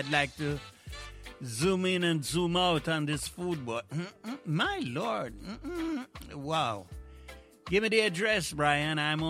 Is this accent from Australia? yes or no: no; Jamaica; On the show would be all the artists that I've worked with growing up in Jamaica.